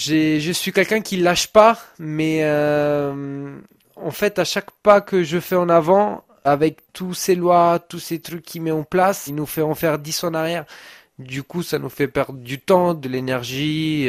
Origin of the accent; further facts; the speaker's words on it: Italy; je suis italien, j'ai pas la nationalité française.